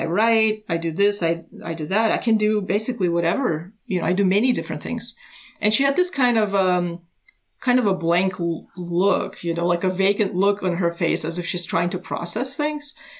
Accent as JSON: {"language": "English", "country": "United States", "said": "I'm a Roma from America, you know, an immigrant, and I made it in America"}